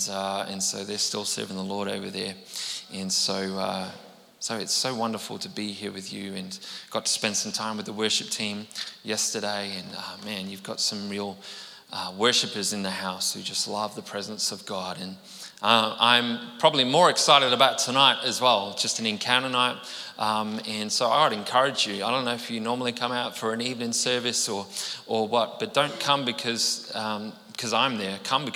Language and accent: English; United Kingdom; now in Melbourne, Australia; I'm originally from the UK, so I probably brought that weather with me to Melbourne and then to here